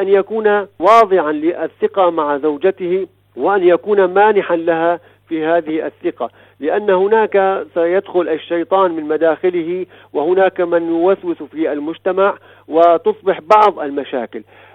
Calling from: Damascus, Damascus Governorate, Syria; أنا أتحدث الآن من دمشق

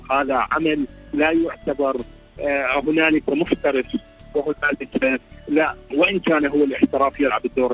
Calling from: Iraq; من العراق، شكرا جزيلا لكم

